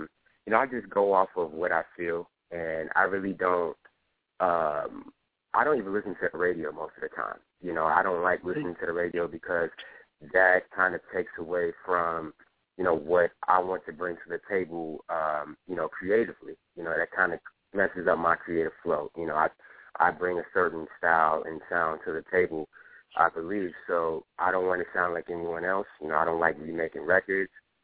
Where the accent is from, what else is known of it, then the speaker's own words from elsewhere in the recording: Queens, New York, United States; now in Atlanta, United States; I'm from New York originally, from Queens.